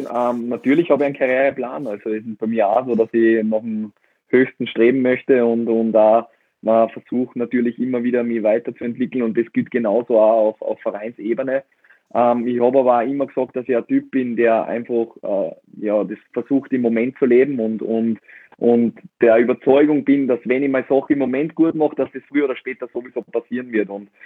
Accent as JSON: {"language": "German", "region": "Salzburg", "country": "Austria"}